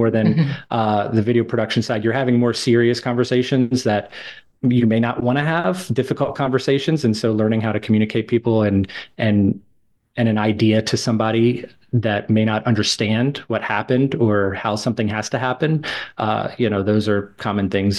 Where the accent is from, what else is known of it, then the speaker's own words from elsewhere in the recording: Maryland, United States; moved away as an adult; I'm originally from Maryland and I went to school in Baltimore, and I moved away down to Florida with my now wife.